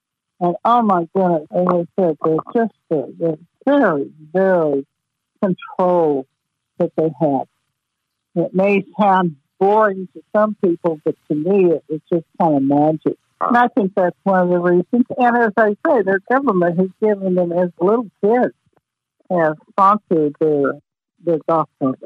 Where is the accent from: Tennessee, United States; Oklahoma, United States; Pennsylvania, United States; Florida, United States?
Oklahoma, United States; Tulsa; I said, I'm from Oklahoma, Tulsa.